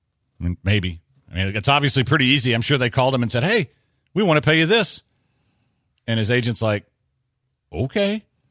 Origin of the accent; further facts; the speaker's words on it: United States; Because I'm an American and I'm about freedom.